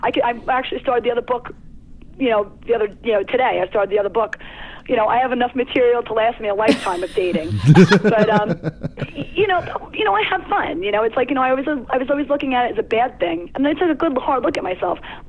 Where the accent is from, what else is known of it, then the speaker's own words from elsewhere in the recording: Long Island, New York, United States; No, I've always lived on Long Island.